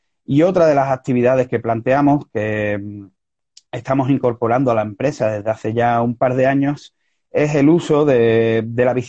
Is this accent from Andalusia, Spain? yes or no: yes; Andalusia, Spain; somos raros dentro de Andalucía y no hemos tenido tanta influencia árabe